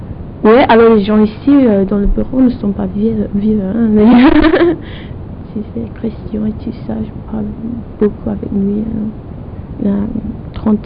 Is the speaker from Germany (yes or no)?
yes; Germany; first language German; French is a second language; Je suis venue d'Allemagne et vraiment, je pouvais dire la moitié d'une phrase et tout d'un coup, j'étais en allemand